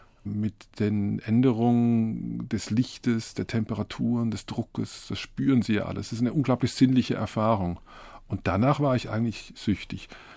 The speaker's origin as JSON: {"language": "German", "country": "Switzerland", "tie": "born or raised there", "said": "ich bin in der Schweiz aufgewachsen, aber meine Familie lebte seit Mitte der 60er Jahre größtenteils in Italien."}